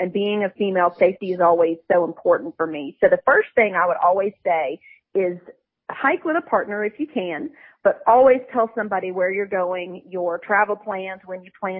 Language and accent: English; Southern US, United States; I'm born and raised in the South. I like doing handshakes.